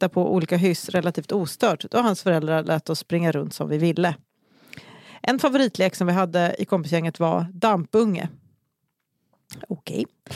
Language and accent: Swedish; Västra Götaland County, Sweden; några händelser som utspelade sig under min uppväxt på Västgötaslätta.